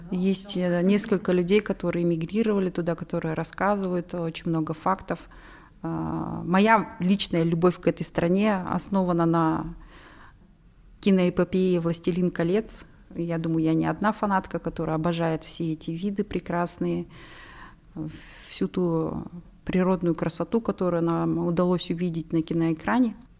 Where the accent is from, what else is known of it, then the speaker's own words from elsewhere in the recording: Kazakhstan; Вот, а мы казахи, мы пастухи, можно сказать